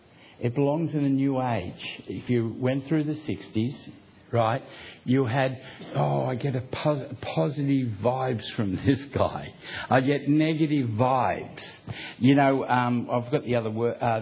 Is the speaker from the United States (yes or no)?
no; Queensland, Australia; We come from Queensland